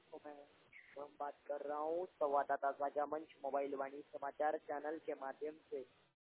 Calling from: Maharashtra, India; जिला औरंगाबाद महाराष्ट्र से बात कर रहा हूँ दोस्तों।

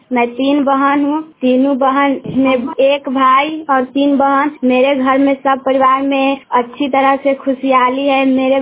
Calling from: Madhuban, Bihar, India; मैं ग्राम मधुबन से बोल रही हूँ। मेरा पंचायत पकड़ी पकोही है। मेरा जिला मुजफ्फरपुर, थाना करजा है, भाया पताही, पिन कोड 84113।

